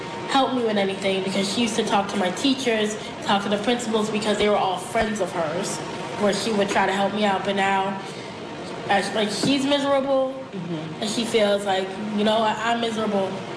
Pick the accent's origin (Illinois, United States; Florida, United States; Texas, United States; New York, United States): New York, United States; East Flatbush; I grew up in East Flatbush.